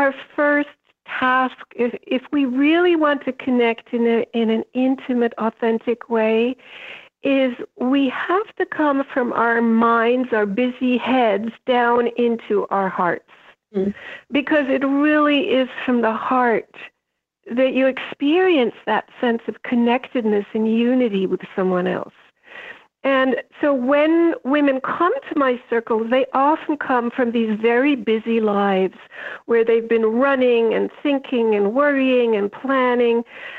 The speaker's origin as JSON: {"language": "English", "country": "Germany", "tie": "born or raised there", "also_born_or_lived": "Austria", "said": "I grew up in Germany and Austria after the war."}